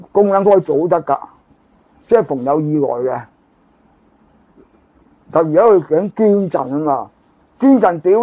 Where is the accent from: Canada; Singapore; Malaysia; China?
China; 我如果我哋中國人能夠個個，獨善其身啊，修身齊家咧，你天下太平啦。